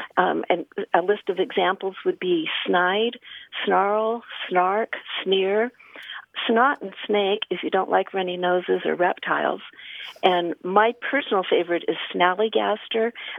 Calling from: Midland, Texas, United States; I'm calling you from Midland, Texas, where football is the state religion.

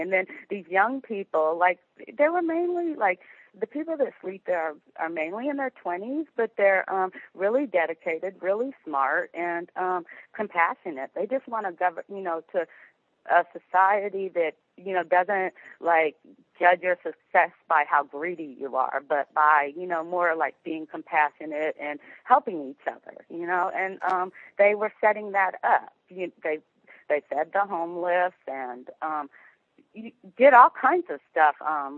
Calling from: Oakland, California, United States; Yeah, I'm calling from Oakland.

